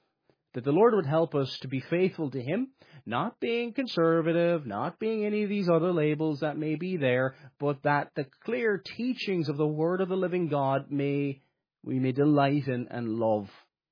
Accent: Cork, Munster, Ireland; accent: Cork; I think my Cork accent comes out sometimes here.

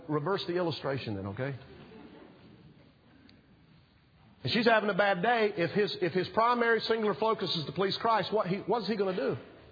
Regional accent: the South, United States; the phrases and the little sayings I was raised with in the South

